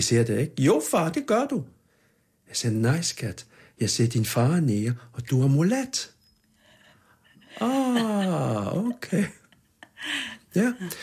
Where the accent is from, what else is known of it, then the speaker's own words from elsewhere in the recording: Sudan; also born or lived in Egypt; now in Copenhagen, Denmark; jeg kommer fra Sudan, født i Egypten og undfanget i København